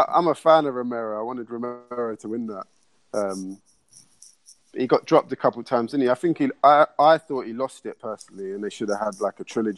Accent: Camden Town, London, United Kingdom; Like, I grew up in London. I'm from Camden Town. I'm from quite a bad neighbourhood.

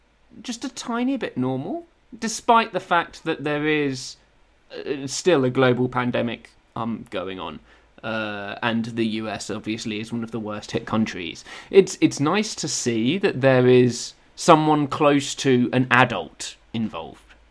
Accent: East of England, United Kingdom; I grew up in Essex

